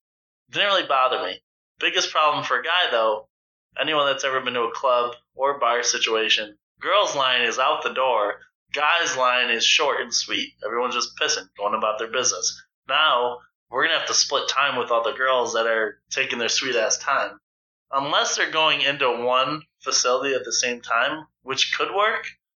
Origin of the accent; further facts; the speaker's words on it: Buffalo, New York, United States; I'm from Buffalo, so it's 4 a.m., folks.